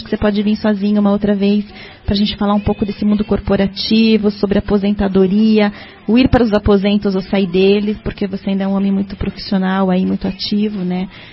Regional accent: São Paulo, Brazil; now in Curitiba, Brazil; Vocês como paulistanos, eu também, essa cidade nos trouxe para cá

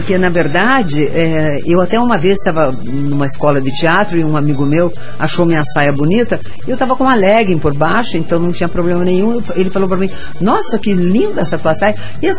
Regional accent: Santa Catarina, Brazil; now in Curitiba, Brazil; eu sou catarinense, mas eu sou curitibano também, né?

